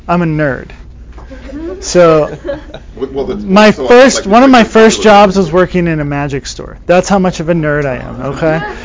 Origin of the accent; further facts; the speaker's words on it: Michigan, United States; I grew up in Michigan and anyone ever been to Frankenmuth?